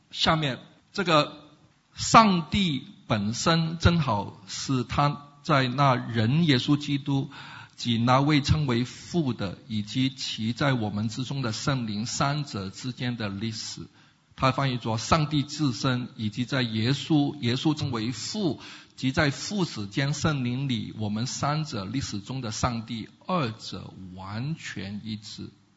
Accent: Hong Kong; 因为我在香港长大，我只知道住房叫 unit

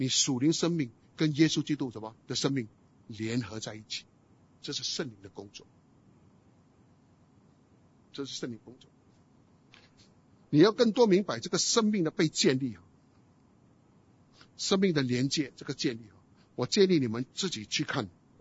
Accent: Guangdong, China; 我们广东人讲好硬颈啊，啊死硬派啊

